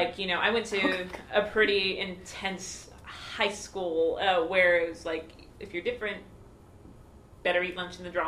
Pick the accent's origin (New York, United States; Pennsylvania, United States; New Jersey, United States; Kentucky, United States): Pennsylvania, United States; Philadelphia; also born or lived in Virginia / California; Yeah, my dad was in the military. So, yeah, so I'm from Philadelphia, but my brother's from San Diego. But both of our parents are from Texas.